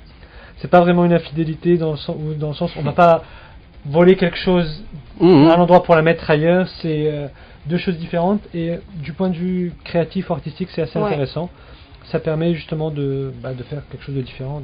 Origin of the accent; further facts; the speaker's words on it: Tunisia; ce n'est pas parce qu'on vient de Tunisie qu'on est obligé d'incorporer ça.